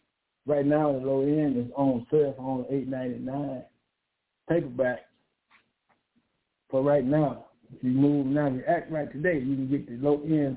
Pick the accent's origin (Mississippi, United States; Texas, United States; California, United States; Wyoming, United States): Mississippi, United States; Webb; And I'm from Webb, Mississippi.